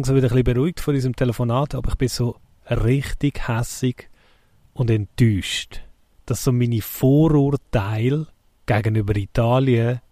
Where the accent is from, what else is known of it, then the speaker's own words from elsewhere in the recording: Switzerland; so pflichtbewusst, wie ich bin als Schweizer